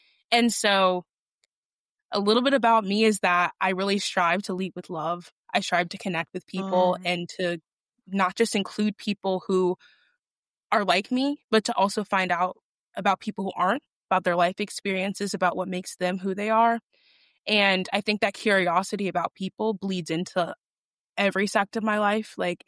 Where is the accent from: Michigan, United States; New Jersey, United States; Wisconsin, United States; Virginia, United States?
Virginia, United States; Richmond; I'm from Richmond, Virginia, so Duke is not far from me at all. Also grew up with a single mom.